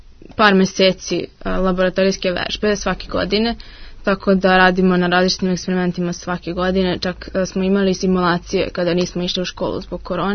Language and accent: Serbian; Serbia; kod nas u Srbiji do državnog takmičenja mi nemamo uopšte eksperiment